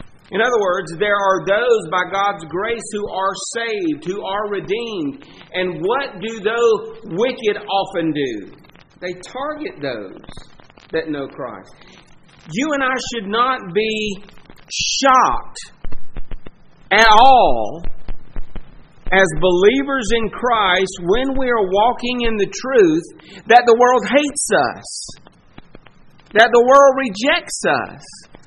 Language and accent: English; Warner Robins, Georgia, United States; And I remember growing up in Warner Robins, Georgia. I must have been 5 or 6 years old.